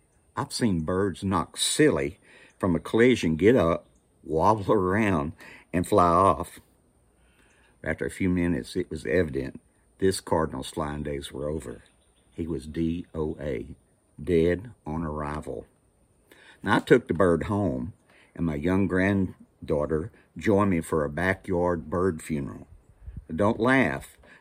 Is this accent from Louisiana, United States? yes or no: yes; Dry Creek, Louisiana, United States; Then, something happened as he flew over my hometown of Dry Creek.